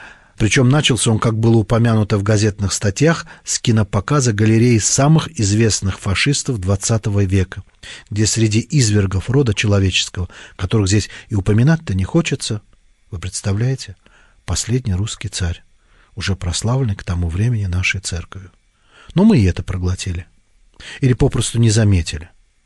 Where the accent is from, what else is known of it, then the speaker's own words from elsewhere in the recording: Baku, Azerbaijan; я родился и жил в Николаевском доме, как говорили в Баку, гонял велик по Николаевской улице.